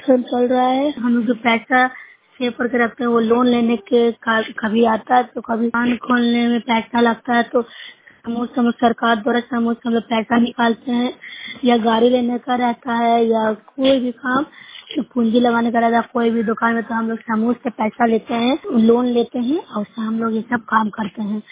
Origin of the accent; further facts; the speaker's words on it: Bihar, India; मैं नूसरा ब्लॉक जिला ललनगर के निवासी हूँ।